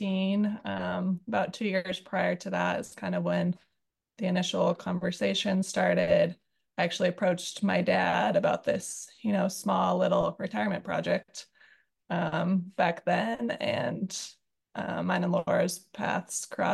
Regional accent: Colorado, United States; I grew up here in Colorado and just loved the food and beverage industry here in the Denver Boulder area

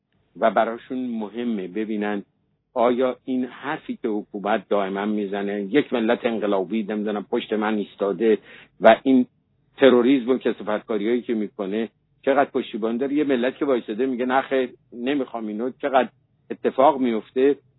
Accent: Iran; ما ایرانی هستیم

